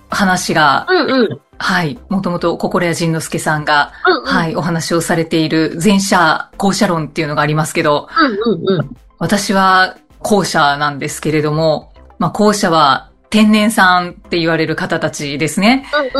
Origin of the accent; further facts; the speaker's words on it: Kyushu, Japan; now in Tokyo, Japan; 実家を出て、はい、実家がある九州から東京に上京して